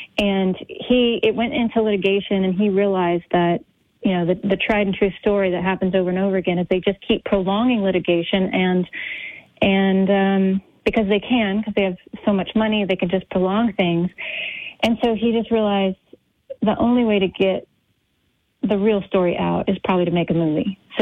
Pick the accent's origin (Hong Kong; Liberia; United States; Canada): United States; Lafayette, Louisiana; so I'm a Cajun girl from right here in Lafayette, Louisiana. We live here now.